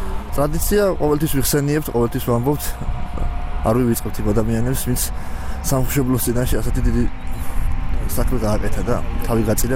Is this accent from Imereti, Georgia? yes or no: yes; Samtredia, Imereti, Georgia; სამტრედია.